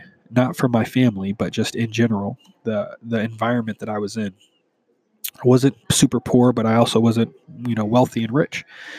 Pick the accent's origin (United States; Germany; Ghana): United States; Houston, Texas; moved away as an adult; now in San Diego, United States; I'm from Houston. H-Town represent. I've been living in San Diego for the last 17 years, so I'm becoming more and more a San Diegan than I am a Houstonian.